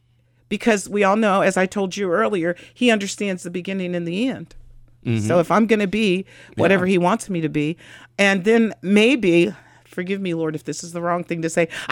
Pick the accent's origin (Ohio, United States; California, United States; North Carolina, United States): Ohio, United States; I born and raised in District 11.